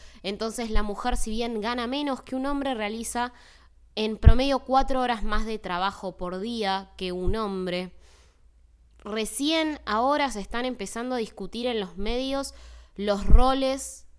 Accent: Argentina; soy de Argentina, hago podcast desde hace 2 años

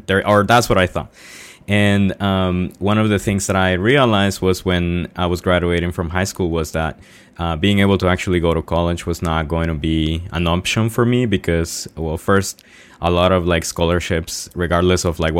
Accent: Guatemala; English is a second language; now in Boston, United States; when I came to the United States, I knew that things were going to be difficult. I was coming from Guatemala, you know, trying to seek for a better life. And, you know, I came to Boston.

